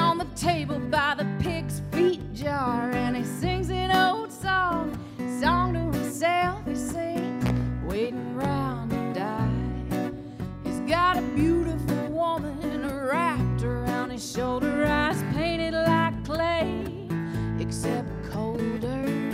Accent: Tallahassee, Florida, United States; We're from Tallahassee. Anytime we play in Tallahassee, my dad comes to our shows.

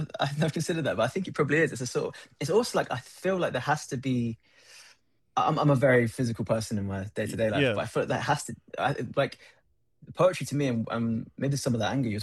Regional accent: United Kingdom; sometimes it feels a little bit like that as a British person looking in at American politics

